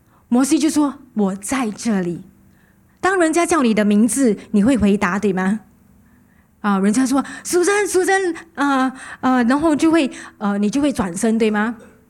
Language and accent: Chinese; Singapore; 我们新加坡人都很忙的人哦